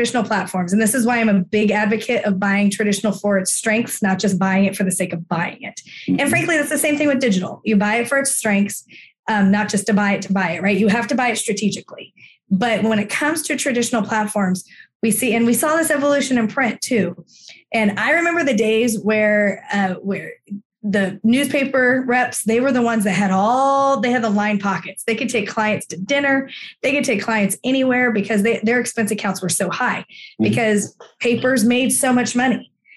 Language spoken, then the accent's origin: English; New Jersey, United States; I'm from South Jersey originally.